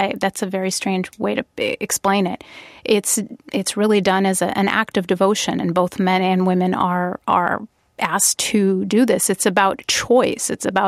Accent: Wisconsin, United States; I'm from Wisconsin, and yeah. You know, college students would walk around that way, and I'm you know, in awe of that.

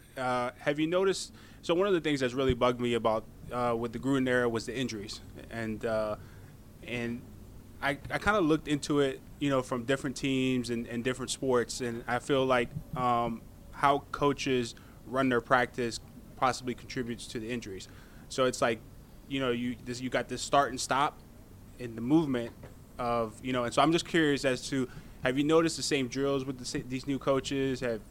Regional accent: Rockville, Maryland, United States; I'm from Rockville, Maryland.

